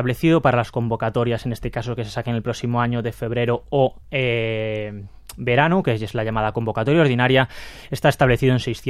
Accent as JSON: {"language": "Spanish", "region": "Galicia", "country": "Spain", "said": "como buen gallego, te diría que puede ser"}